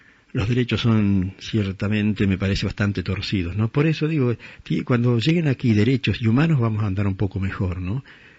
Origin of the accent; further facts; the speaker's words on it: Uruguay; now in Argentina; No digo porque soy uruguayo